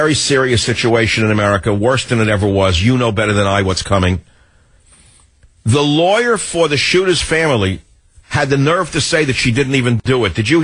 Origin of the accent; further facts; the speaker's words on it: United States; I'm an American with an independent mind